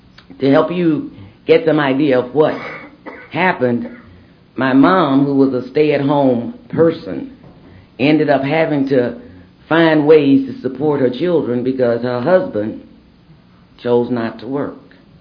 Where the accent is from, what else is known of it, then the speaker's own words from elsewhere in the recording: Jackson, Mississippi, United States; But at that time, I grew up in Jackson, Mississippi. All you know is that your dad drinks.